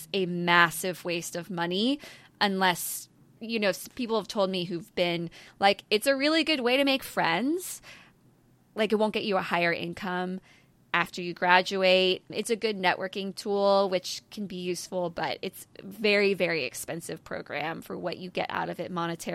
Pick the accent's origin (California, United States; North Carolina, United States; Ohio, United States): North Carolina, United States; also born or lived in New Jersey; So I was born in New Jersey, but when I was one, we moved, our family moved down to the middle of North Carolina, where my father's family is, and we stayed there until I was seven.